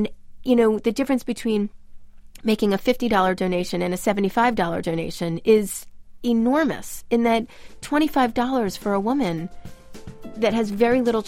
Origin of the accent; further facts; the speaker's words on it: United States; And as an American, I have to say, I was really glad to hear that response.